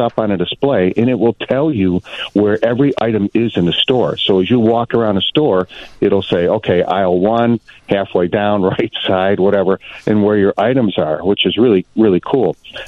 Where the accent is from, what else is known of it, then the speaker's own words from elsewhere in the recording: Oak Park, Illinois, United States; Yeah, wonderful community. Love Oak Park. Always, of course, be my hometown.